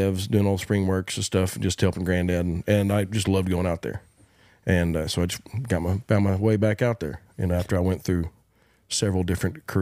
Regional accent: Fort Supply, Oklahoma, United States; also born or lived in Kingfisher; I went to Sports Supply when I was till 8th grade. My mom was a basketball coach. And we moved from Fort Supply to a town called Kingfisher, which is close to Oklahoma City.

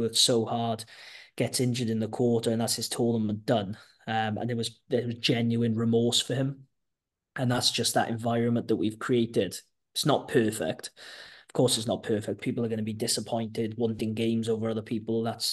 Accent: Wales, United Kingdom; As Welsh referees, or, you know, I work with, say, Ben O'Keefe or Matty Rinal or whoever it might be.

